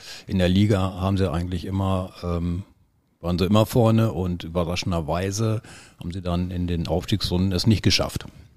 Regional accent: Lower Saxony, Germany; Ich bin ja im Raum Lüneburg, ist richtig. Es ist sogar der Landkreis Uelzen gewesen, aber eigentlich war Lüneburg noch näher dran. Wir waren genau an der Grenze. Es ist ein ganz kleines Dorf in der tiefsten Lüneburger Heide mit 300 Einwohnern.

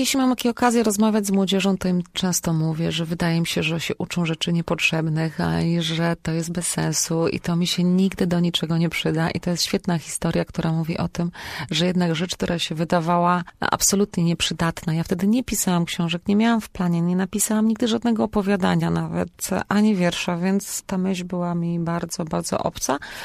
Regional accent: Siedlce, Masovian Voivodeship, Poland; now in Poznań, Poland; ponieważ ja pochodzę z Siedlec, przyjechałam do Poznania i to jest tak mniej więcej 4,5 do 5 godzin pociągiem.

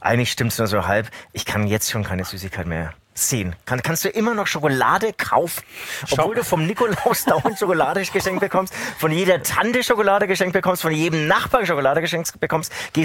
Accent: Bavaria, Germany; accent: Franconian; Ich spreche zwar Fränkisch.

